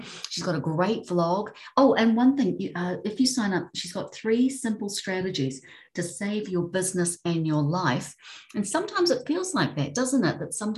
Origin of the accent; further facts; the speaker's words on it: New Zealand; especially since I'm from New Zealand, so it's a little hard for me to get home at the moment.